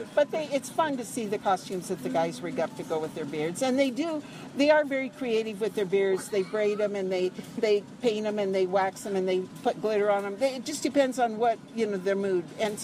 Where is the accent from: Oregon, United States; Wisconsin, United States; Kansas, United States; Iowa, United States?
Iowa, United States; Des Moines; Des Moines